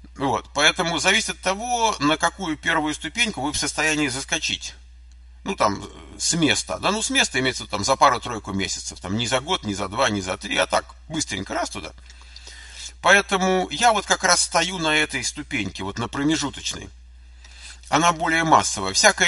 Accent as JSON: {"language": "Russian", "region": "Moscow", "country": "Russia", "tie": "born or raised there", "said": "Я родился на Войковской, потом мы жили в Лефортово много лет, потом мы жили хорошо во Мневнике, улица Демьяна Бедного."}